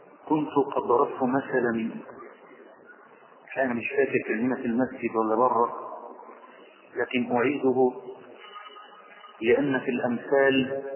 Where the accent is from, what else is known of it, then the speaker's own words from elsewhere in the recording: Egypt; ثانيا كعرب، ثالثا كمصريين، على طول بيصطدم في دماغنا موضوع الصبر بالبلاء